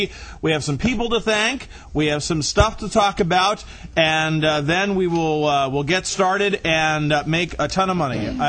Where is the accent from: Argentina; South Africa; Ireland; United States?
Ireland; I say blessed because I'm Irish.